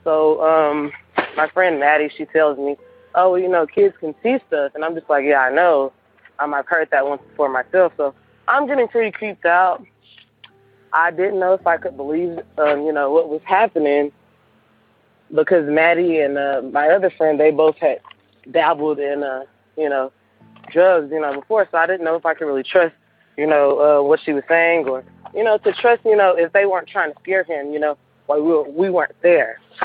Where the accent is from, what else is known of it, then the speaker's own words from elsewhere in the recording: Houston, Texas, United States; Hey, Tony. … I'm from Houston, Texas.